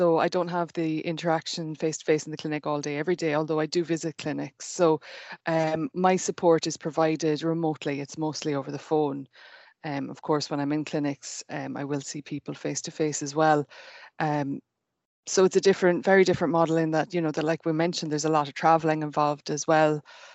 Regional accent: Ireland; moved away as an adult; now in Scotland, United Kingdom; I'm Irish.

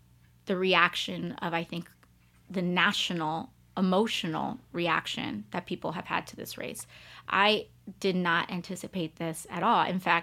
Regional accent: New York City, New York, United States; I was born in the Bronx to a third generation Bronx family. My mom was born in Puerto Rico. They met, they had me. I was born in the Bronx

